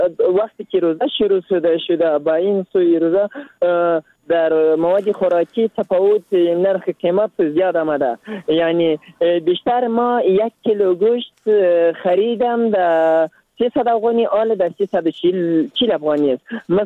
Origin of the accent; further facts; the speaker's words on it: Zabul, Afghanistan; ما در اینجا در ولایت ما از زابل هستم.